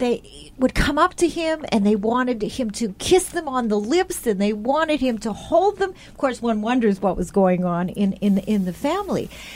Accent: Winnipeg, Manitoba, Canada; When I was in 8th grade growing up in Winnipeg, Canada

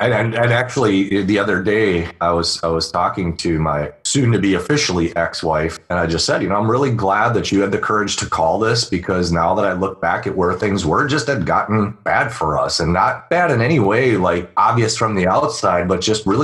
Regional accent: United States; It's funny because I grew up on Lake Michigan and I'm not a big fan of Lake Michigan.

